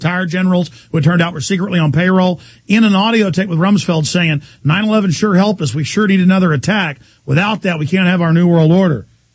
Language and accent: English; Texas, United States; I just, as a Texan, have a right to say, I want to look at this closely.